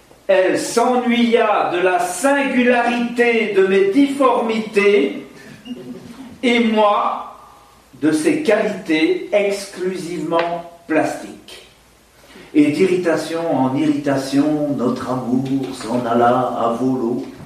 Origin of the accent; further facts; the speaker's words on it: Liège, Wallonia, Belgium; je suis liégeois. dans l'est de la Belgique, un peu proche de l'Allemagne, de la Hollande aussi, le nord-est de la Belgique. Et dans le quartier où j'ai encore une résidence, parce que je réside de temps en temps en Belgique